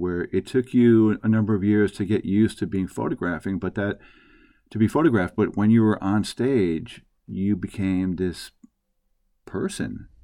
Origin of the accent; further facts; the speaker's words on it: Long Island, New York, United States; You know, when I was a kid, I grew up on Long Island, And we would go into Yankee Stadium for bat days, right?